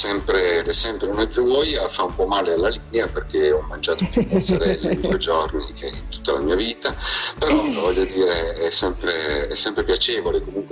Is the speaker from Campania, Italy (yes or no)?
no; Trieste, Friuli-Venezia Giulia, Italy; nel 1964, nel lontano 64 a Trieste, e poi di qua non ci siamo più mossi. Quindi io sono cresciuto a Trieste e ormai mi considero più triestino dei triestini.